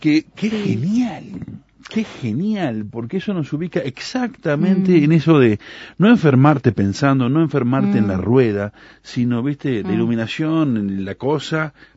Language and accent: Spanish; Uruguay; Porque somos hipercríticos los uruguayos, ¿no?